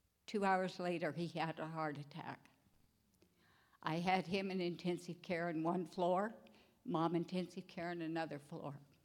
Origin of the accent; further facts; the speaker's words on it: Laramie, Wyoming, United States; born there; I was born in Laramie, Wyoming.